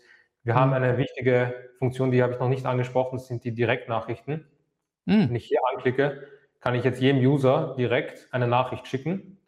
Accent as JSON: {"language": "German", "region": "Vienna", "country": "Austria", "tie": "born or raised there", "said": "dass ich in einem Schachcafé groß geworden bin. Ja, das war leider das letzte Schachcafé, was es zum Beispiel bei uns in Wien gab."}